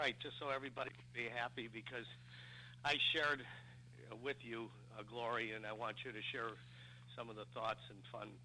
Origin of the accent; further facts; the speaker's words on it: Chicago, Illinois, United States; I mean, I'm from Chicago.